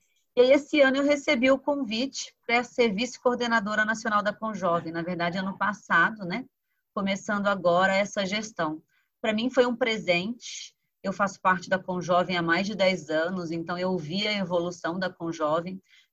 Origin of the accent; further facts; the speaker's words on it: Minas Gerais, Brazil; Nós somos mineiros, né?